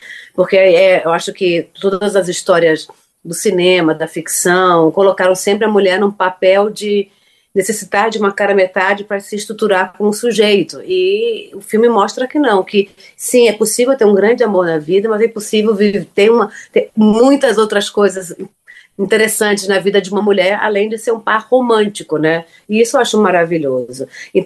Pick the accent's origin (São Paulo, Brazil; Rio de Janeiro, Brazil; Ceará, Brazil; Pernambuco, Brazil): Pernambuco, Brazil; No Nordeste inteiro, para mim, principalmente, que eu sou pernambucana, né?